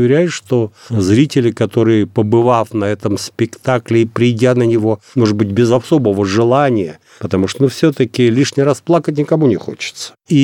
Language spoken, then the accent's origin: Russian; Novosibirsk, Novosibirsk Oblast, Russia; Я родился и всю жизнь прожил в Новосибирске. Хотя мои родители переехали с Украины во время эвакуации, и оттуда родом они. Но я родился в Новосибирске и считаю уже, наверное, себя таким сибиряком уже основателем.